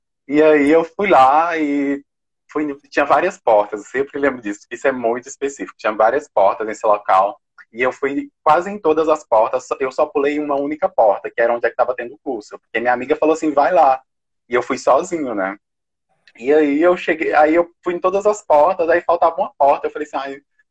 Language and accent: Portuguese; Teófilo Otoni, Minas Gerais, Brazil; eu sou do interior de Minas, né? Nordeste de Minas, vivi entre Teófilo Otoni, o interior de Teófilo Otoni, comunidade rural, e também uma comunidade rural pertencente a Itabacuri, é até o lugar que eu estou no momento, na casa da minha mãe